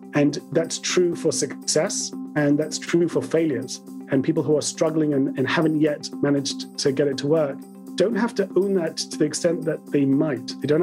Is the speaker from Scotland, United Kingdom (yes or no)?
no; London, United Kingdom; accent: London; also born or lived in California; So I was born in London, and I still have the remnants of a London accent. My parents were born in London, but at a young age, I moved to California. And actually, I was a toddler around Palo Alto as my dad studied at Stanford and then worked for a short while at HP.